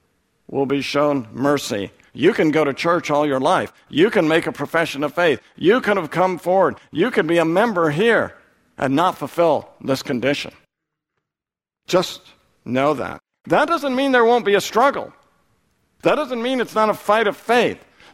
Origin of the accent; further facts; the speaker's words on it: Oregon, United States; moved away; I'm from Oregon, I don't live in Oregon. I haven't lived in Oregon since 1980.